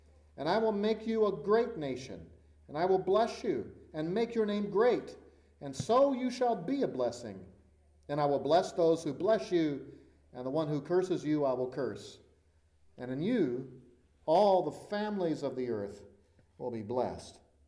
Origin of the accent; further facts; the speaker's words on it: Maryland, United States; I grew up in Maryland, as you know, and that is a state which is pretty much cut in half by the Chesapeake Bay. I grew up on the more populated west side, where you've got Baltimore and Annapolis